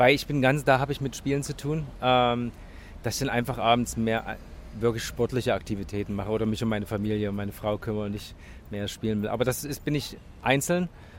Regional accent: Germany; now in California, United States; ich denke, als Deutscher hat man es eigentlich schon leicht, ein bisschen leichter, denke ich.

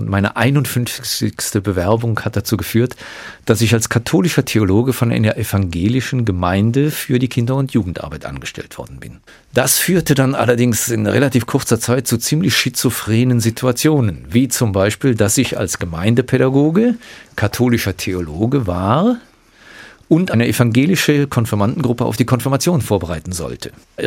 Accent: Cologne, North Rhine-Westphalia, Germany; now in Frankfurt, Germany; nach Köln zu gehen, wo ich herkomme, ist nicht gut.

